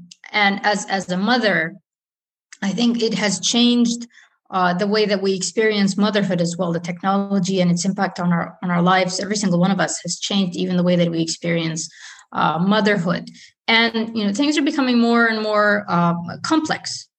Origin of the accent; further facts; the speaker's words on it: Saudi Arabia; I come from Saudi Arabia.